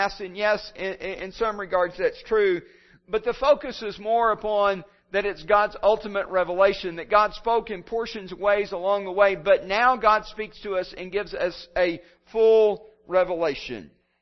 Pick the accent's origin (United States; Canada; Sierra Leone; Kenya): United States; Texas; born there; Now, I was born in Texas. I was born in the panhandle of Texas, and it's so far at the top of the panhandle of Texas